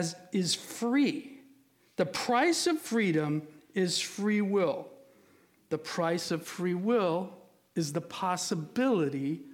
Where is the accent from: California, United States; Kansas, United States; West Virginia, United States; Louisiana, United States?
California, United States; Upland; I grew up in Upland. I didn't grow up in Shandon.